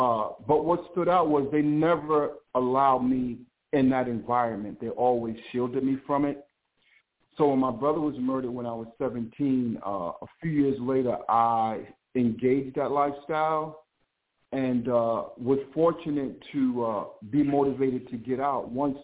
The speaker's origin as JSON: {"language": "English", "region": "New York", "country": "United States", "tie": "born or raised there", "said": "I was born in Harlem Hospital. My parents divorced when I was super younger, my brother and I. So my grandmother raised us out of St. Nicholas Houses in Harlem."}